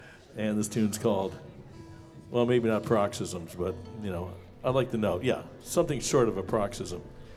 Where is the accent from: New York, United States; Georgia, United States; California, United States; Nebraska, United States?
New York, United States; Syracuse; I'm from Syracuse, New York. This is nothing for me.